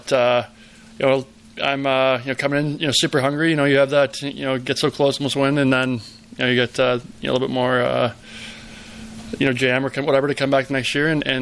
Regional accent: Mississauga, Ontario, Canada; I'm from Mississauga. It's only, you know, an hour and a half down the road, so not a far trip

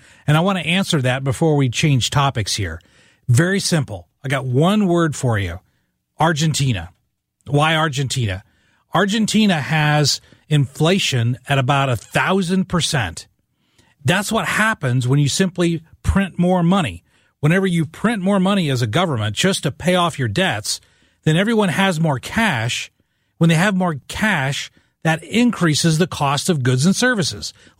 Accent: Illinois, United States; When I was a kid, I grew up in Southern Illinois. My dad was a coal miner. I'm the first one in my family to go to college.

